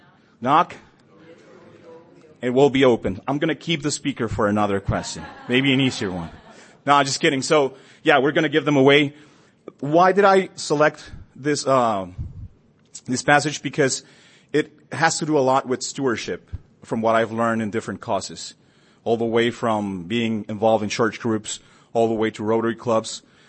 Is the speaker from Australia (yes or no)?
no; Chihuahua, Mexico; now in Bogota, Colombia; I'm originally from Mexico. I grew up, I was raised in the border between Mexico and Texas in Chihuahua. I know that I have other Chihuahua natives around the house. And right now I live in Bogota, Colombia.